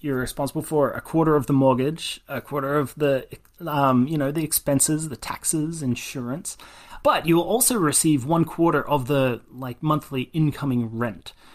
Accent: Australia; now in United States; I was born and raised in Australia

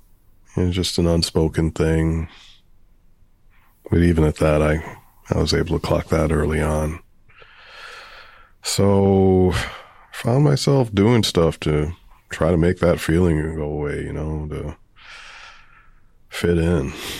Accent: Providence, Rhode Island, United States; Well, I grew up in Providence on the Cranston Line, close to Roger Williams Park.

